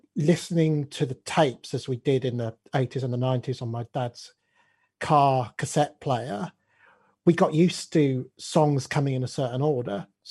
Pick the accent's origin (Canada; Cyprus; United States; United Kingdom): Cyprus; because of my cultural background, my family are from Cyprus, we're from the Turkish community